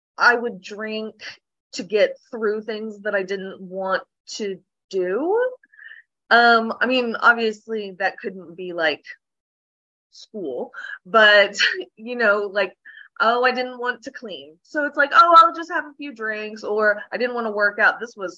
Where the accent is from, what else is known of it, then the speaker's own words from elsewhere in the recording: Oklahoma, United States; Born and raised in Oklahoma, moving finally, and I'm super pumped about it. That's neither here nor there. So I grew up in a really small town in Oklahoma. No stoplights, none of that.